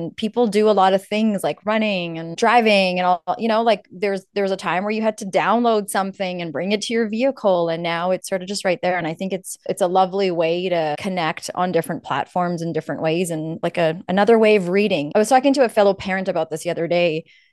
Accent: Canada; growing up in Canada, not seeing a lot of people from my background

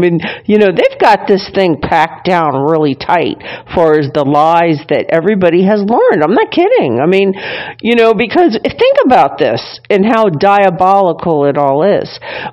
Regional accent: Ireland; yes, I'm Irish and good at pointing things out.

